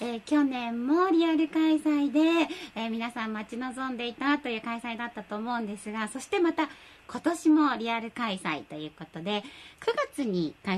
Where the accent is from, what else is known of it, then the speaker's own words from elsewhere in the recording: Kansai, Japan; まあ、関西人なのでこんな言い方になりますけど、